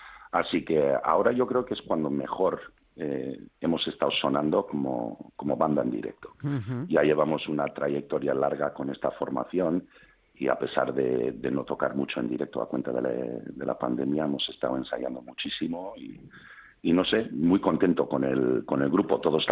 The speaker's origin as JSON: {"language": "Spanish", "country": "United States", "tie": "born or raised there", "moved": "as an adult", "said": "yo soy norteamericano, entonces yo los primeros 25 años de mi vida los viví ahí"}